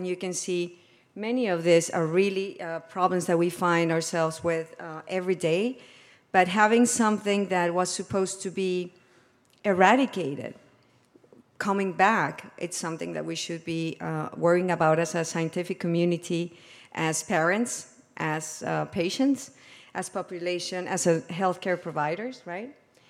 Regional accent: Colombia; Also because I come from Colombia, a country in development, and I worked as a doctor there

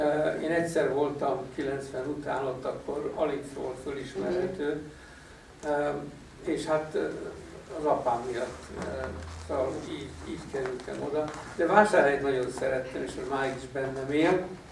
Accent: Budapest, Hungary; born there; Hát tényleg röviden szeretnék, mert Budán születtem, illetve abban az utcában most is van lakásunk, de az véletlen volt.

